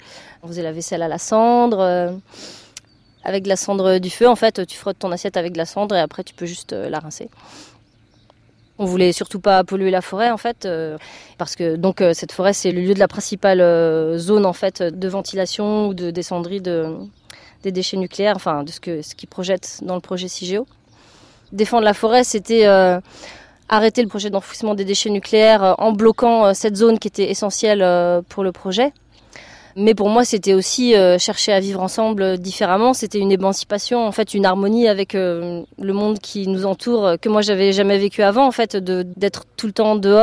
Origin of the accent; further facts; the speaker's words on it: Brittany, France; now in Bure, France; j'avais décidé de partir de chez moi en Bretagne et j'étais partie habiter à la ZAD quelques mois.